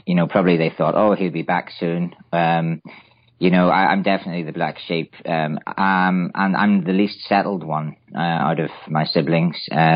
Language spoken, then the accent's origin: English; Newtownards, Northern Ireland, United Kingdom; I come from Northern Ireland. I grew up in Newton Ards there. And since then, I've done a lot of traveling.